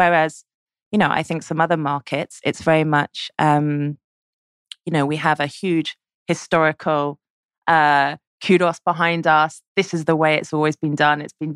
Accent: London, United Kingdom; I'm a Londoner born and bred

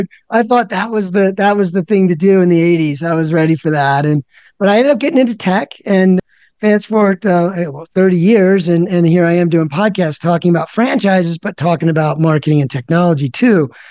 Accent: Philadelphia, Pennsylvania, United States; But listen, New York and Philly, I'm from Philly, but the food, I'm not going to ever argue.

